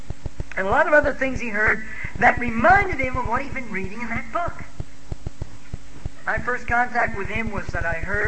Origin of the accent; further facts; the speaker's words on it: United States; I just stood there and wept as an American who, as a young man, was so totally ignorant of my own culture